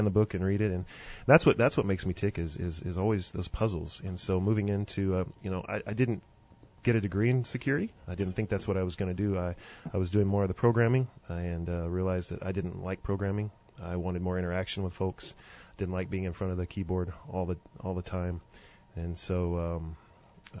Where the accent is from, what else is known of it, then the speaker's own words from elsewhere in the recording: Texas, United States; Well, I'm born and raised in Texas.